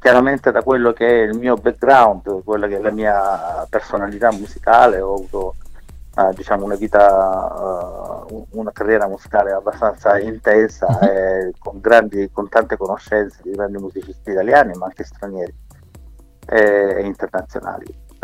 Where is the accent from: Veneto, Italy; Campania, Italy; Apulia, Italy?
Apulia, Italy; in particolare della mia terra, il Salento